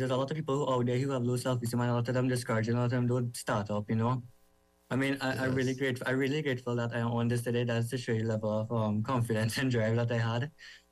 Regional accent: Trinidad & Tobago; Like, oh, I am from Trinidad.

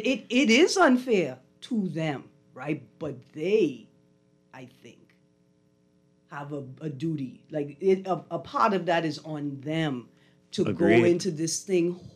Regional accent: Acklins, Bahamas; And we're from Acklands, we don't do foolishness.

